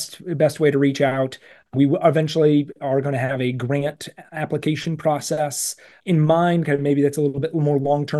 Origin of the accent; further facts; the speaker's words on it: Cleveland, Ohio, United States; And I grew up in the Cleveland area. There's so many great downtown areas in right around you.